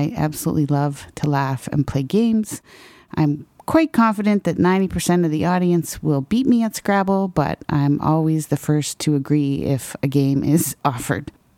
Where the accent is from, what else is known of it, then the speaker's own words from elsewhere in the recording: Ontario, Canada; also born or lived in Quebec City; I was born in Quebec City and grew up in Northern Ontario. I went away to school at Ottawa U and got an economics degree and promptly decided to move to the West Coast, which seemed to be the thing to do at the time. Spent about 10 years in Vancouver.